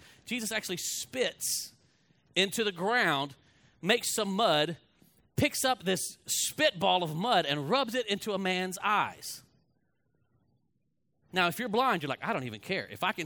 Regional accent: Fort Worth, Texas, United States; I said, I'm from Fort Worth, but honestly, man, don't spend time wasting talking to me.

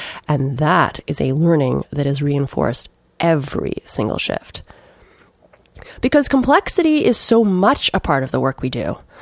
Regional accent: Thunder Bay, Ontario, Canada; I grew up in Thunder Bay, a small city on the north shore of Lake Superior. So rivers, lakes, boreal forest, we spent a lot of time outside in all seasons, lots of skiing, lots of winter.

